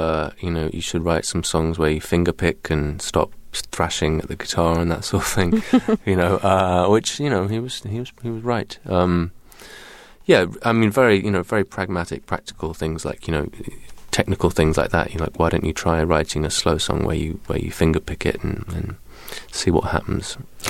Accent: England, United Kingdom; I grew up in England, but was obsessed with country music.

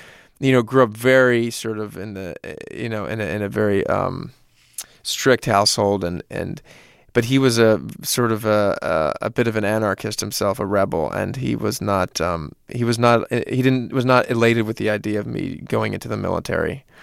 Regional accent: Philadelphia, Pennsylvania, United States; Yeah, it was really something, especially for growing up in Philadelphia, to have that was really, really interesting.

